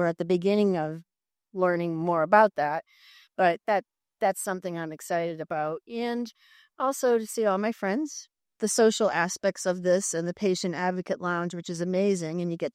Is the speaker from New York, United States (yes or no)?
no; Boston, Massachusetts, United States; I'm from Boston, Massachusetts.